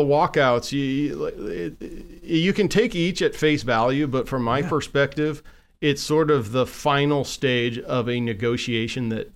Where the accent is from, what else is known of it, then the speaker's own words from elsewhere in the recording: Oregon, United States; I grew up in Southern Oregon. I worked in a plywood mill to help pay my way through college, and that college was Willamette.